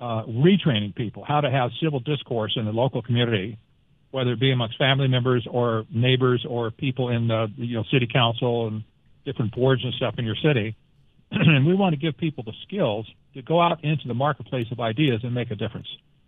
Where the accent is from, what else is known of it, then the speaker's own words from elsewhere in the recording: United States; And I, as American, for one thing, I do not want to see that happen in America.